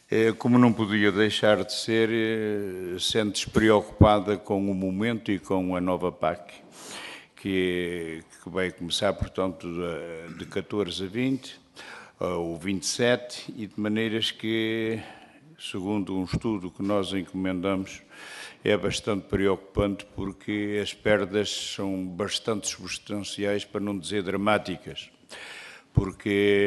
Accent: Norte, Portugal; a gente, como somos do Norte e como estamos também em tempo de crise, a gente tem que aproveitar.

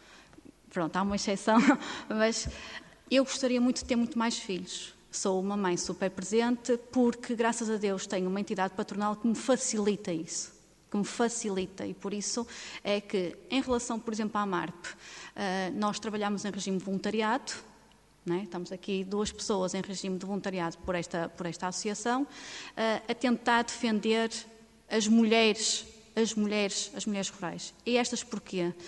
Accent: Norte, Portugal; E eu sou nortenha, de buço na venta, como se costuma dizer, e a verdade. Eu sou filha de pessoas que fizeram o seu êxodo rural.

